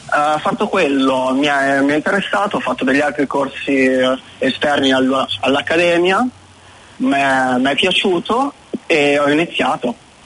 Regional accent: Milan, Lombardy, Italy; now in New Zealand; Io vengo da Milano, per cui è tutto abbastanza grigio

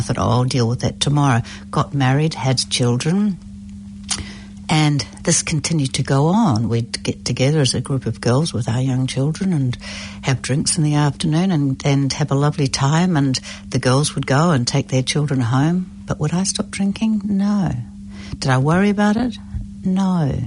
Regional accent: New Zealand; growing up in New Zealand

